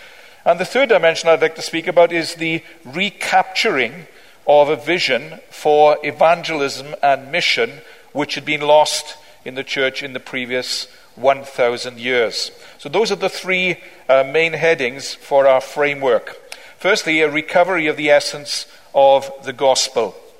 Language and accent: English; Wales, United Kingdom; as a Welshman can